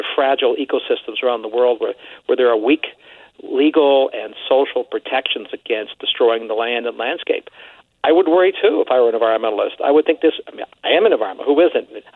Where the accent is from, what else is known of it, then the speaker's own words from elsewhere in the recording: Canada; I'm Canadian.